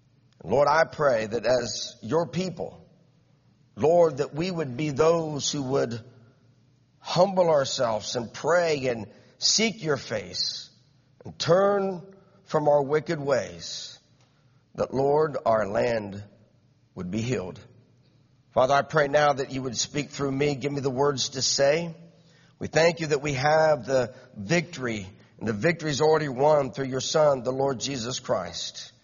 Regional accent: United States; born there; I praise God every day that I was born in America.

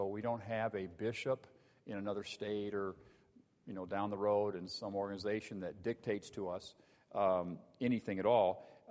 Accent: Illinois, United States; And when I grew up in Illinois, we had a fellowship of Baptist churches in central Illinois.

